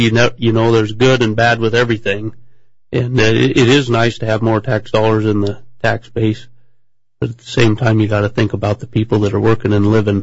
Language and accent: English; Brewster, Washington, United States; I was born in Brewster, Washington.